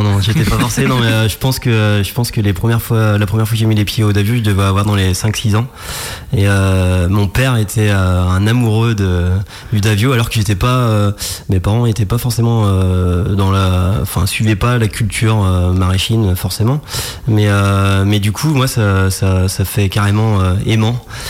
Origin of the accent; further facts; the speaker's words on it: Saint-Jean-de-Monts, Pays de la Loire, France; je suis de Saint-Jean-de-Mont, je suis pas trop très loin.